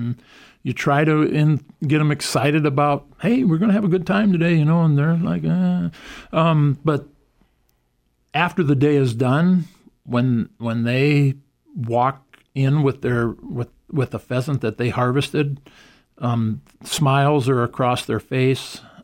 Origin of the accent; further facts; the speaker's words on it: Chancellor, South Dakota, United States; I grew up in Chancellor, and it seemed like when I was really young, before I was, you know, like 8, 9, it was like the businesses shut down.